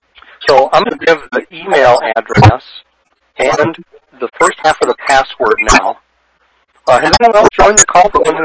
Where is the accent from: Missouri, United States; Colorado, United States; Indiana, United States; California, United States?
Missouri, United States; St. Louis; I'm actually from St. Louis.